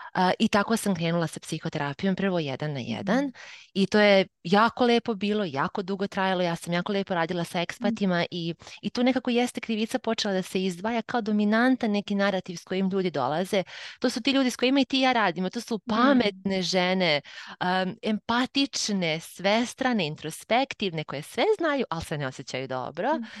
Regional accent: Serbia; moved away as an adult; now in United Kingdom; Udata sam za stranca, moj muž je Poljak, ja sam iz Srbije, mi smo zajedno tako šetali po Evropi. Sjatili smo se u Engleskoj sad već 3+ godine.

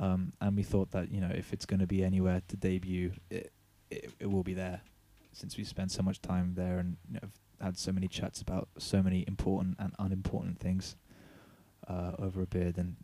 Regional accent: London, United Kingdom; now in Oxford, United Kingdom; It was venturing out of Oxford and back into my hometown, London. You know, I'm not from around Hoxton, but it's always been a very trendy area

